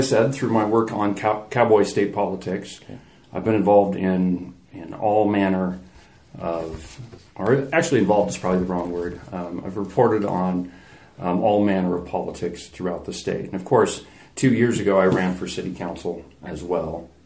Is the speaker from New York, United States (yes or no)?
yes; Buffalo, New York, United States; also born or lived in Laramie; I grew up in Buffalo. I was actually born in Laramie, but that was only because my parents were going to college there. And so I think when I was three, we moved back to Buffalo, and I pretty much lived here my entire life